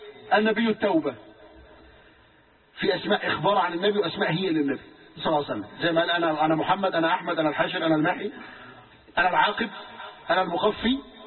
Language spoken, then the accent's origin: Arabic; Egypt; القوطة عندهم في ليبيا بجنيه، عندنا في مصر 3 جنيه.